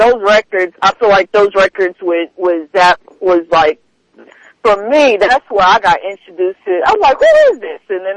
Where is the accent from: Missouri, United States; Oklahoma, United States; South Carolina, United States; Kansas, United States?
Oklahoma, United States; from my home state, Oklahoma. You know, Oklahoma native is just what makes me a top fan as well.